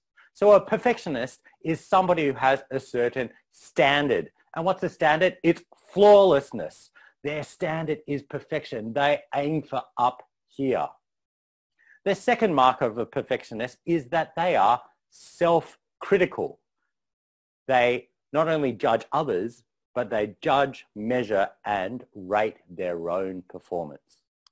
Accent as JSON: {"language": "English", "country": "Australia", "tie": "born there", "said": "I am an ABC. That's right. I'm an Australian-born Chinese, which means I'm a mix of East and West Australian and Asian cultures"}